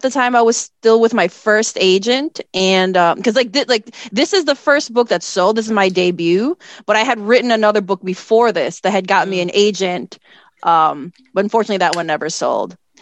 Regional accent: Chicago, Illinois, United States; Like again, I said, I was born and raised in Chicago. I don't speak Tagalog, you know, I've been there like a handful of times

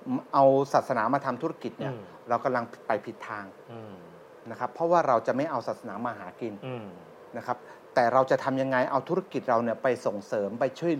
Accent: Lam Luk Ka, Pathum Thani, Thailand; ครับผมเป็นเด็กบ้านนอกบ้านนอกคนหนึ่งเนี่ยแหละครับก็ทำด้วยละก็พื้นเพเนี่ยเป็นคนคลอง13ลำลูกกา

